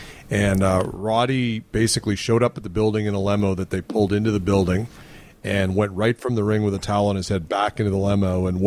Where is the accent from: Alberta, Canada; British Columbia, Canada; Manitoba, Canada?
Manitoba, Canada; Winnipeg; And I just said, you know, I'm from Winnipeg.